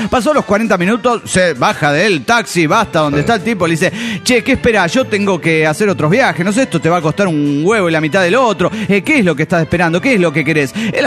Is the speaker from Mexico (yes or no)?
yes; Zapopan, Jalisco, Mexico; de Zapopan.